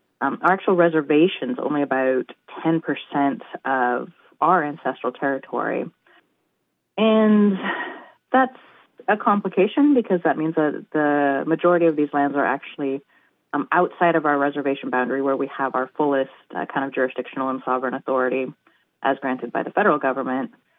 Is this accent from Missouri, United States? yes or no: no; Klamath, California, United States; I'm actually from Klamath, California. So one of the major hubs of the Yurok reservation and the Yurok government.